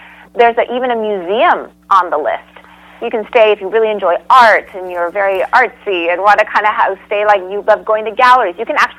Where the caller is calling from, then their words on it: New York City, New York, United States; We are connected today from New York City.